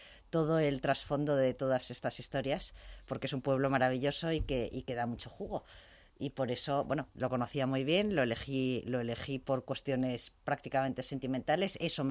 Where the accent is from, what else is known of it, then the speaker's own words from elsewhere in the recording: Spain; moved away as an adult; now in Germany; soy completamente europea, porque mi padre es alemán, mi madre es española, viví durante 18 años en España y después nos fuimos a vivir a Alemania.